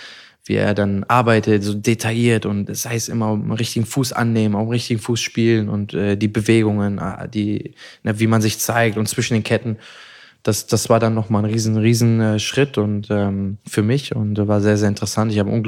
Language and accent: German; Mönchengladbach, North Rhine-Westphalia, Germany; ich bin ja in Gladbach groß geworden.